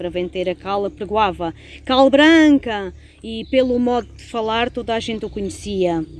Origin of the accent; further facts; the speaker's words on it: Escusa, Alentejo, Portugal; born there; eu nasci aqui na Escusa